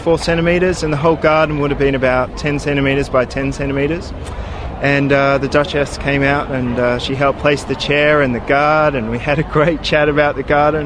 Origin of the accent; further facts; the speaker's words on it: Canberra, Australian Capital Territory, Australia; moved away as an adult; now in London, United Kingdom; Well, I grew up in Australia, and I grew up in Canberra, where there's, you know, so much space, and I've been in London for about 8 years